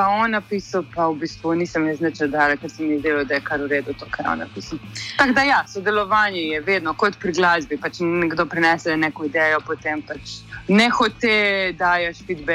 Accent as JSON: {"language": "Slovenian", "region": "Belgrade", "country": "Serbia", "lives_now": "Ljubljana, Slovenia", "said": "jaz sem original iz Beograda, Jan je pač iz Ljubljane. Tako da je nekaj tak čuden miks pač ljudi iz bivše juge, ki živimo pač vsi v Ljubljani."}